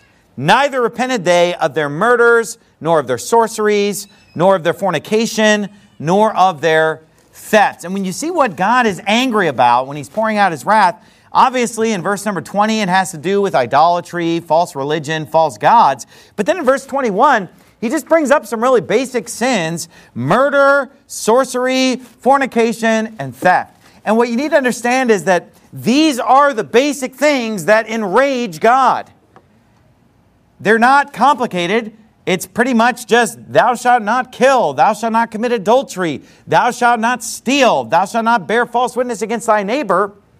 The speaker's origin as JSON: {"language": "English", "country": "United States", "said": "Now, this is not to say that I am ungrateful as an American, you know, living as an American"}